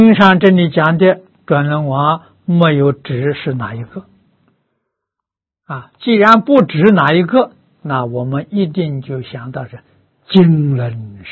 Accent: China; 我们中国人常说佛智心灵啊，啊，福跟慧呀，常常是起连带作用的啊。

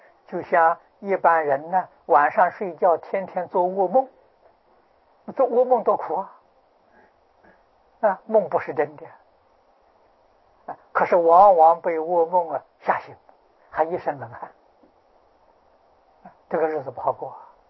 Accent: Anhui, China; 啊，我的家乡在安徽。啊，从我家乡到九华山，啊，每年去

